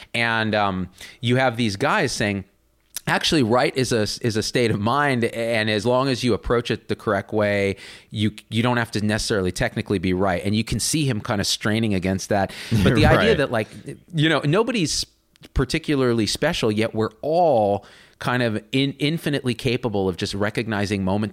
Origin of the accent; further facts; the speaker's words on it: New Jersey, United States; Growing up in New Jersey